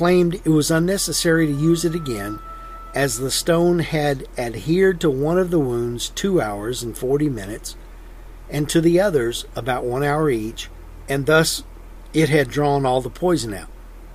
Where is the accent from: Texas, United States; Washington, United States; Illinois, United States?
Texas, United States; from Texas.